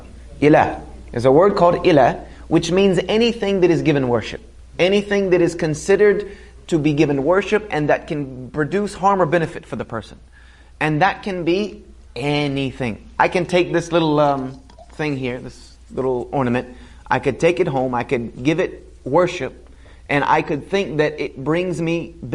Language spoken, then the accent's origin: English; South Carolina, United States; moved away as an adult; I'm a Southern boy, born and bred in South Carolina. So I know all about Southern. I lost my twang quite a long time ago. I left South Carolina, you know, a very long time ago.